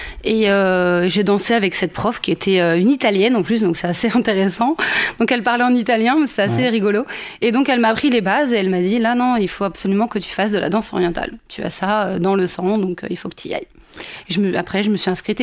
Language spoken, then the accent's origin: French; Nogent-sur-Marne, Île-de-France, France; born there; je suis née à Nogent sur Marne dans le 94.